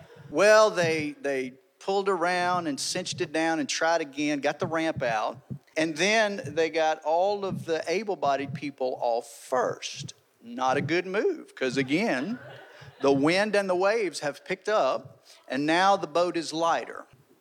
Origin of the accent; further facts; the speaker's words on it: Conehatta, Mississippi, United States; Now, I'm from Conahatta, Mississippi, and we don't have no tendering going on in Conahatta.